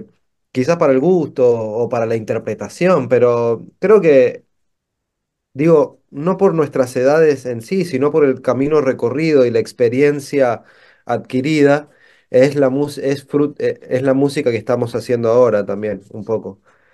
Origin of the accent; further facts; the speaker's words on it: Mendoza, Argentina; now in Buenos Aires, Argentina; Nosotros, la mayoría, venimos de Mendoza, que es cordillera de los Andes, una ciudad de montañas. Nos mudamos acá a Buenos Aires, que es como el centro neurálgico cultural del país.